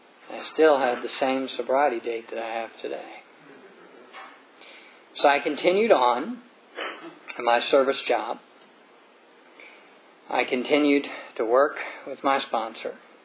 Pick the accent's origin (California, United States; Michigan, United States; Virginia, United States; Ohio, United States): Virginia, United States; I grew up in the area. I grew up in the Virginia area. I grew up with service people.